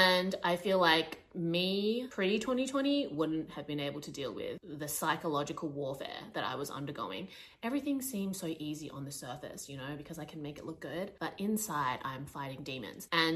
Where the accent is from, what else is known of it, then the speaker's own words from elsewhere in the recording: Australia; also born or lived in Shanghai, China; I was stuck in my hometown. I'd been living in Shanghai for like 2 years. Went back to Australia to get documentation for my visa to live in China.